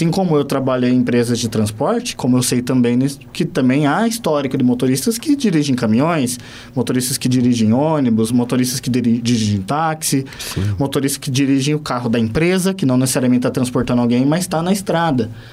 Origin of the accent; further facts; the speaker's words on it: Pinhais, Paraná, Brazil; da pessoa simples lá do bairro, de onde eu cresci, lá em Pinhais